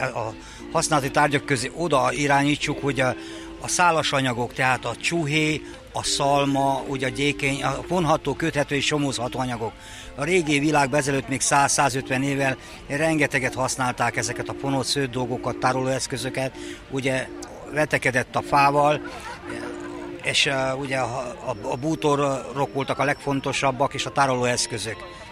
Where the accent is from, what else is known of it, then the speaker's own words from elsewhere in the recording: Tacs, Transylvania, Romania; moved away; Igen, én Erdélyből jöttem, költöztünk ki egy 20 éve, aztán olyan faluból, Tacsról származok